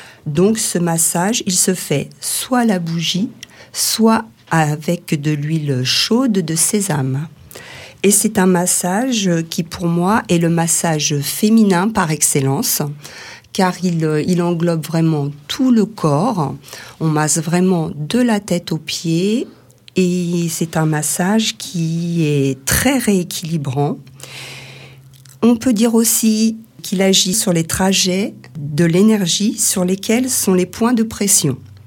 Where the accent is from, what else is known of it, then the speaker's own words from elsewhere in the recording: Normandy, France; Je suis originaire de Normandie, où je travaillais dans notre maison familiale